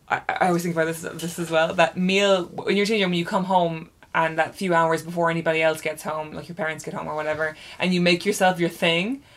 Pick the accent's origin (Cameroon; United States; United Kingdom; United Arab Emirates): United Arab Emirates; Dubai; And I grew up in Dubai, everyone.